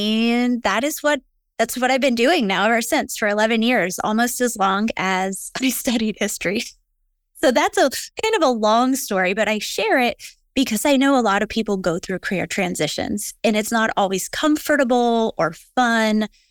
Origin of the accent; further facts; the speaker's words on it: Ohio, United States; And I'm originally from Ohio